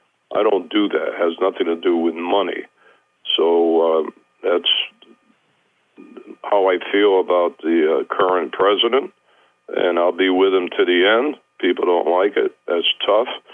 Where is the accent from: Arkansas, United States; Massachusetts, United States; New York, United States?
Massachusetts, United States; Springfield; Well, as far as me personally, I'm from Springfield, Mass, and I joined the Army in 1950